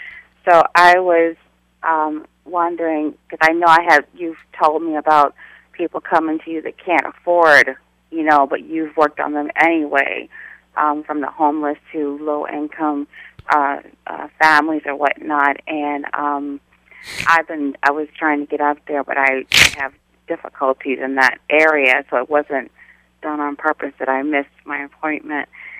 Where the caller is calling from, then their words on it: La Jolla, California, United States; from La Jolla.